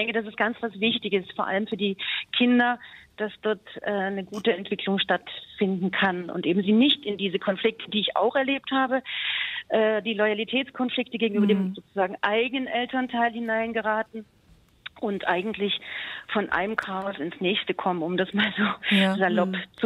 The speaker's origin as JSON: {"language": "German", "town": "Dresden", "region": "Saxony", "country": "Germany", "lives_now": "Bern, Switzerland", "said": "Ja, ich lebe heute in der Schweiz. Ich rufe aus der Schweiz an, aus Bern. Okay. Genau, aber ich bin Dresdnerin."}